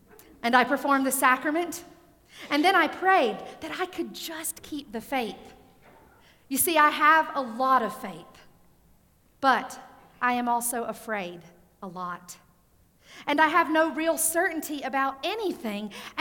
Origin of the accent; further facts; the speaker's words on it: South Carolina, United States; In the church where I grew up in South Carolina, a Southern Baptist church, we had an old preacher